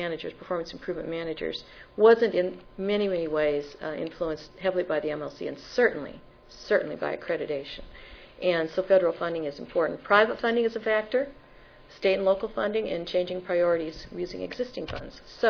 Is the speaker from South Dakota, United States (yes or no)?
yes; South Dakota, United States; I come from South Dakota where we really have silos and we never use those words.